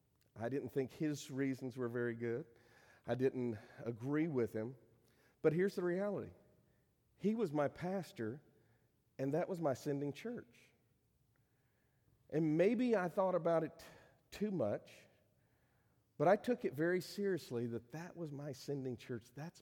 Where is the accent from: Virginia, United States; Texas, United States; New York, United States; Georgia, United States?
Virginia, United States; I lived in Northern Virginia. I grew up in Fairfax County, moved to Lorton, so I was still in Fairfax County.